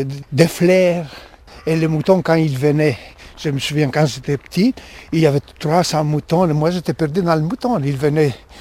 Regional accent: Greece; moved away as an adult; now in Switzerland; Alors, je suis originaire de la Grèce. Je suis arrivé en Suisse en mars 1973.

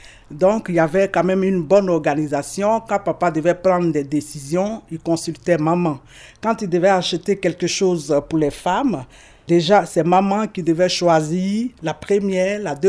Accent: Côte d’Ivoire; now in La Chaux-de-Fonds, Switzerland; je suis ivoirienne, je viens de la Côte d'Ivoire. J'habite à La Chaux-de-Fonds depuis 1995.

